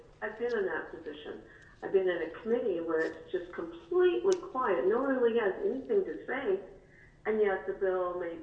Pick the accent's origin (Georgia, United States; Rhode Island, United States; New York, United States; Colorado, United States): Colorado, United States; Akron; I'm from Akron, Colorado.